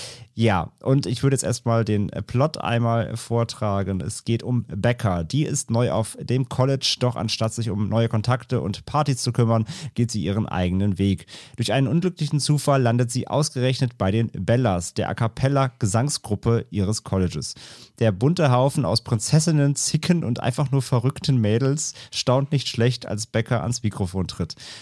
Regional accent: Ahrweiler, Rhineland-Palatinate, Germany; Also es ist ja meine Heimatstadt, ist ja Ahrweiler, die leider gerade mit den Fluten zu tun hatte in den letzten Monaten.

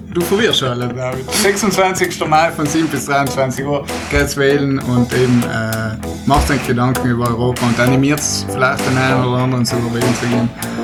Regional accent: Trentino-Alto Adige, Italy; es ist nicht selbstverständlich, dass wir als Südtiroler einen Abgeordneten oder eben überhaupt stellen können

